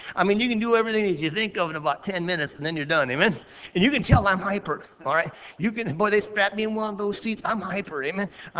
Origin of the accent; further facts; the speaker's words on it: United States; I'm from America, all right?